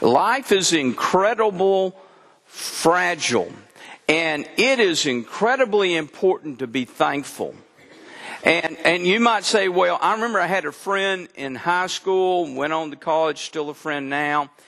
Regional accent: Texas, United States; I'm a Texan, never heard of that.

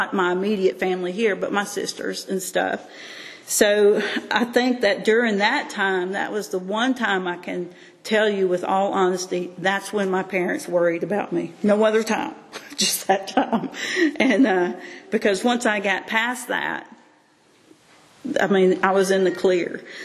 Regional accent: Mississippi, United States; also born or lived in Florida; this is my story. I was raised in Mississippi and Florida. I was raised in a military family.

